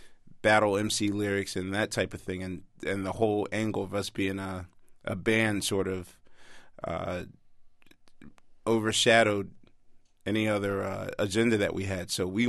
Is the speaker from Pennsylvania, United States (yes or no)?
yes; Philadelphia, Pennsylvania, United States; You know, we're from Philadelphia, unfortunately, which holds the tag of the murder capital.